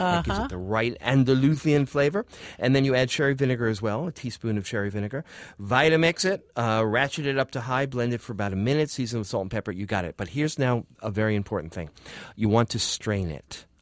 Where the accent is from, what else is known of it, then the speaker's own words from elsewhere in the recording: United States; being an American, I figured, oh, they're drinking smoothies in Sevilla.